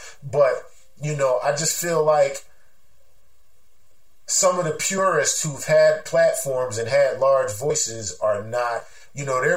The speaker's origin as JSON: {"language": "English", "town": "Philadelphia", "region": "Pennsylvania", "country": "United States", "said": "Now, of course, I'm from Philly."}